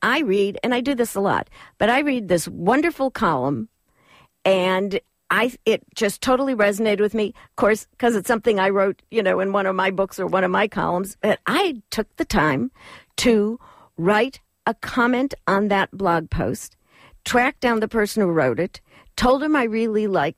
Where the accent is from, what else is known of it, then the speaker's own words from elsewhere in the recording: Chicago, Illinois, United States; I'm from Chicago because we had methods of dealing with people who weren't savvy in their, quote, networking.